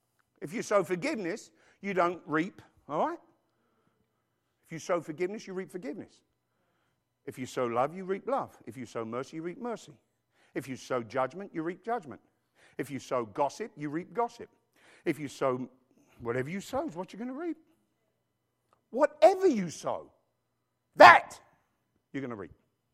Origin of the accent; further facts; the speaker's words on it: England, United Kingdom; I'm an Englishman